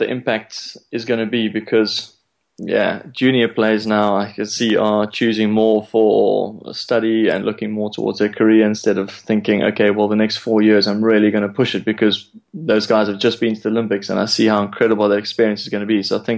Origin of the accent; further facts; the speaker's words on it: South Africa; especially as a South African